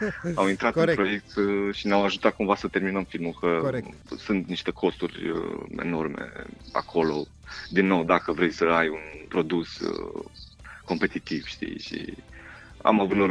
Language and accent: Romanian; Bucuș, Bacău County, Romania; now in Bucharest, Romania; Eu sunt din Bucuș, din județul Bacău, dar locuiesc în București acum.